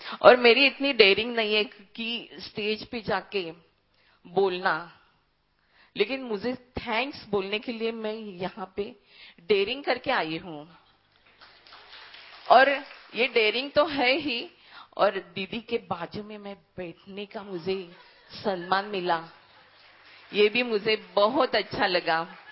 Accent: Mumbai, Maharashtra, India; मैं तिलक नगर मुंबई से आई हूँ, चेंबूर।

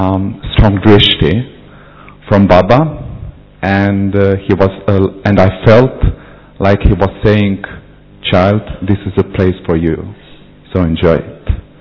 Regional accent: Bosnia & Herzegovina; English is a second language; I come from Bosnia, South Europe, Bosnia and Herzegovina. And I've been in Gyan for about a year and a half.

